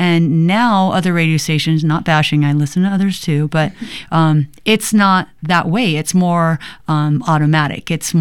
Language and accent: English; Fresno, California, United States; I grew up in Fresno, California.